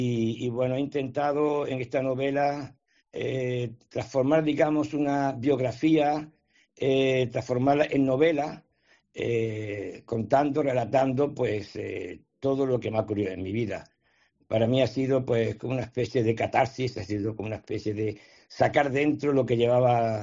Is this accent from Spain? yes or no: yes; Spain; moved away; Mi vida no ha sido un camino de rosas desde que me fui de España